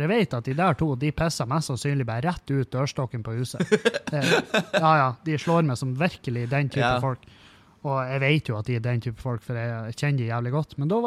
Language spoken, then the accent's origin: Norwegian; Halsa, Møre og Romsdal, Norway; på Halsa, for eksempel, der jeg kommer fra